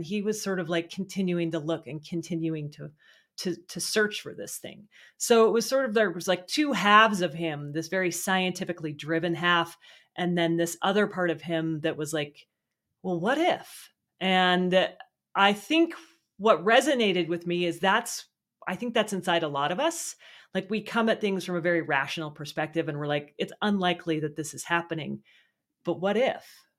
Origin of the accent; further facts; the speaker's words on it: Idaho, United States; Where I grew up in Idaho, I think Bigfoot is more prevalent now